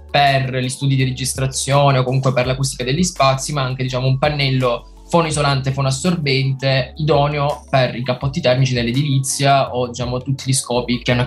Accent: San Vito dei Normanni, Apulia, Italy; nel mio paese, che è San Vito dei Normanni, un paese in provincia di Brindisi

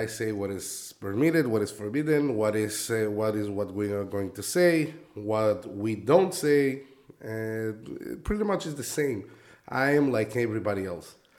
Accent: Mexico City, Mexico; I was born and I was raised in Mexico City.

